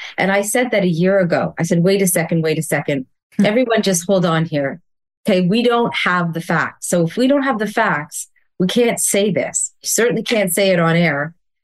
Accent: Canada; Being Canadian is incredibly important to me and to my family, but being Jewish is part of who I am.

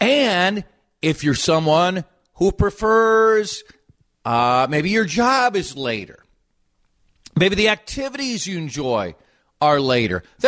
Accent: Minnesota, United States; Guess where we're from? Minnesota.

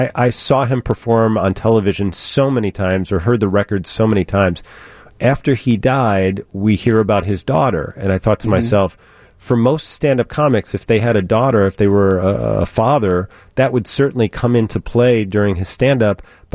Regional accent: Oak Forest, Illinois, United States; When I was growing up in Oak Forest, Homewood was never referred to as Homewood.

